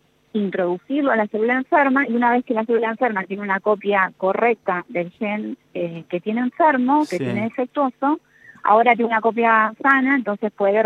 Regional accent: Avellaneda, Buenos Aires Province, Argentina; now in Córdoba, Argentina; yo estoy en Córdoba hace bastantes años, pero soy de Avellaneda. Y soy egresada de la Universidad Nacional de Quilmes.

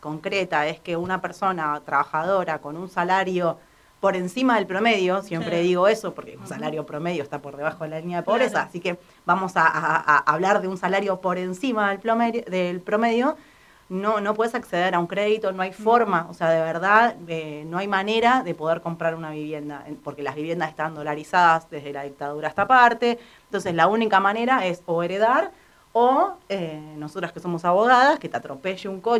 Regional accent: La Matanza, Buenos Aires Province, Argentina; now in Buenos Aires, Argentina; Yo, si bien me crié en la Matanza, soy del conurbano bonaerense.

